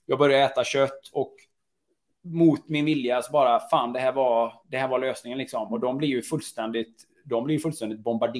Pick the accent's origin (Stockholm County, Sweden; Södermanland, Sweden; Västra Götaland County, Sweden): Västra Götaland County, Sweden; producenter som finns här nära min hemstad i Sjuhäradsbygden.